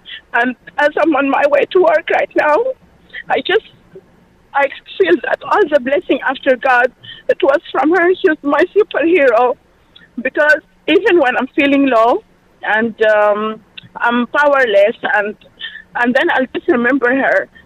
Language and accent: English; Sudan; We are from Sudan.